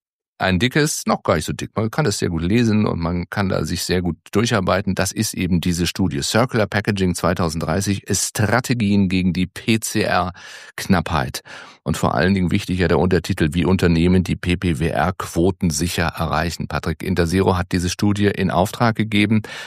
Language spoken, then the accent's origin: German; Baden-Württemberg, Germany; born there; Ich bin gebürtiger Badener